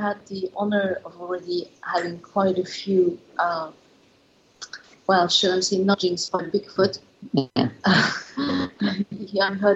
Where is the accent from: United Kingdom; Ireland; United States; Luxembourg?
Luxembourg; I'm from Luxembourg.